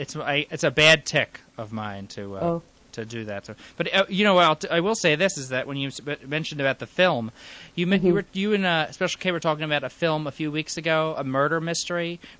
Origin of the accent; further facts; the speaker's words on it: Philadelphia, Pennsylvania, United States; When I was a child, I come from Philadelphia area.